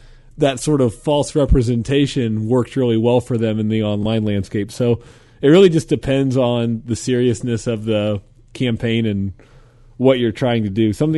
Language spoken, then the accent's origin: English; Midwest, United States; I'm from the Midwest and we're a little bit slower to get things out there.